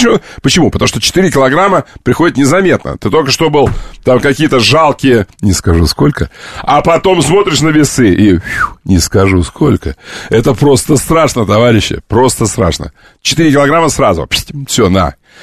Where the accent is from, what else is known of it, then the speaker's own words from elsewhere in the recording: Kerch, Crimea, Ukraine; born there; А я там родился, в Крыму, в Керчи.